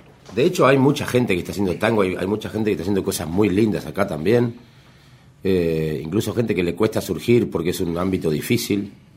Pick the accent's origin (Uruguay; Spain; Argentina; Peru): Uruguay; yo mismo, siendo uruguayo, es parte de nuestra idiosincrasia